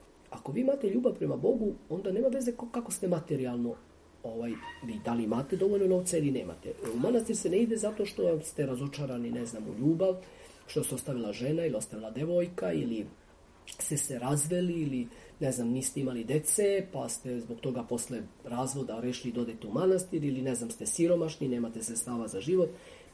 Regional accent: Šumadija and Western Serbia, Serbia; svo svoje neko detinjstvo tu proveo u Dragačevu, a tu je Ovčarsko-Kablanska klisura, 9 manastira nam bilo u krugu. Moja kasnija veza školovanje je bilo u Beogradu.

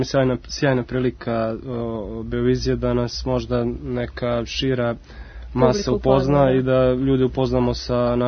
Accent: Čačak, Šumadija and Western Serbia, Serbia; Ona je inače rodom iz Čačka, isto kao i ja.

